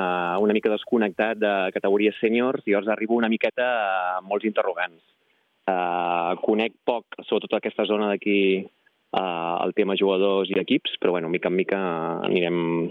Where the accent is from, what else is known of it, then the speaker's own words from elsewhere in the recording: Barcelona, Catalonia, Spain; jo vinc de Barcelona i havia entrenat a diferents clubs de Barcelona